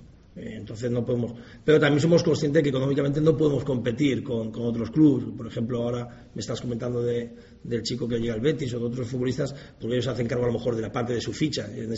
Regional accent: Spain; sobre todo los que somos españoles

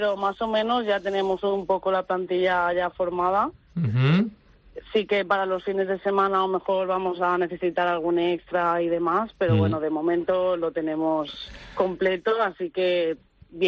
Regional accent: Valencian Community, Spain; Los arroces siempre van a estar ahí presentes porque es una parte de mí que me define como valenciana

